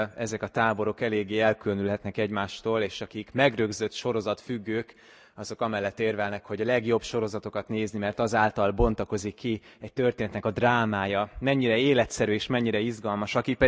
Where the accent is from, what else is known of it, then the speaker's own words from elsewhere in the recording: Komárom, Komárom-Esztergom, Hungary; Én határ mellett nőttem fel, Komáromban, és emlékszem, hogy amikor a Dunaparton játszottunk és köveket dobáltunk a vízbe, gyakran láttunk a túloldalon, a szlovák oldalon is gyerekeket játszani.